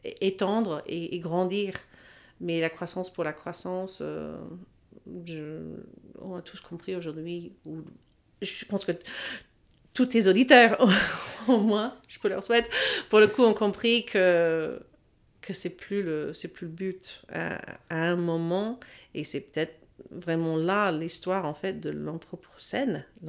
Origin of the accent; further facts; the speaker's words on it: Texas, United States; French is a second language; mon expérience d'avoir grandi aux États-Unis. Et surtout dans le sud, d'où je viens, du Texas.